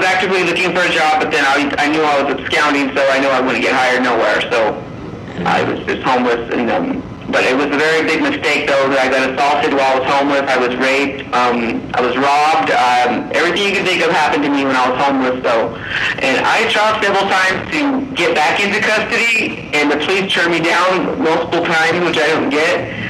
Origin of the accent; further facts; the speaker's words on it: Yuma, Arizona, United States; now in Phoenix, United States; I had to be here in Phoenix. I'm from Yuma, and my kids are like 300 miles away